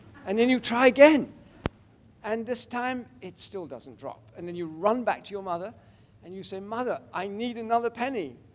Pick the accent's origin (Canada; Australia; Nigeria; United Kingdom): United Kingdom; England; When I grew up in England